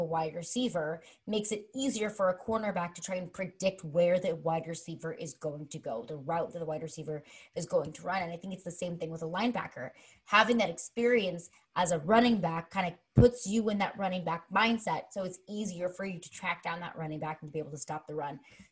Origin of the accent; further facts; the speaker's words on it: Missouri, United States; 4-star tight end Mac Markway from my hometown, Missouri.